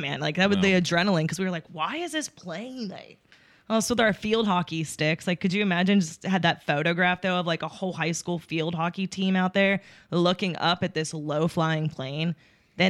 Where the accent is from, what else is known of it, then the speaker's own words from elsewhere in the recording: Pennsylvania, United States; My school, so I grew up in Pennsylvania, and my high school was literally about 30 minutes from Shanksville.